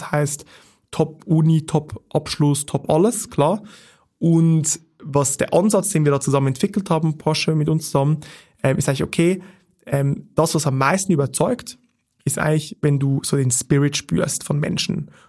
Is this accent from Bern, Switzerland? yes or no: no; Zurich, Switzerland; ich bin in Zürich aufgewachsen.